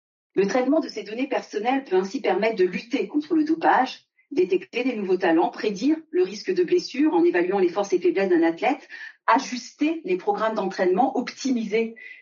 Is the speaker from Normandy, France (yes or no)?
yes; Normandy, France; le parcours de la flamme olympique qui commence donc en Normandie, là d'où je viens